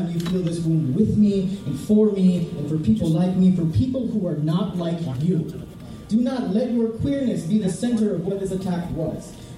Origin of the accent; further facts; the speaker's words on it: Florida, United States; also born or lived in Venezuela; I was born in Venezuela, and I grew up in Florida, the immigrant child of immigrants.